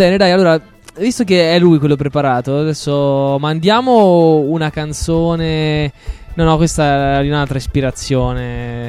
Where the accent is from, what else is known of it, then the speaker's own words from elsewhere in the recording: Perugia, Umbria, Italy; Perugia, Umbria